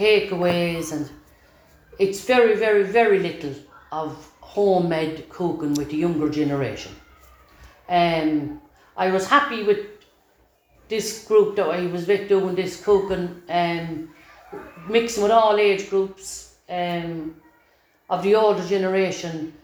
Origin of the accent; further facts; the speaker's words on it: Leinster, Ireland; born or raised there; also born or lived in Mullingar / Dublin / Cork / Limerick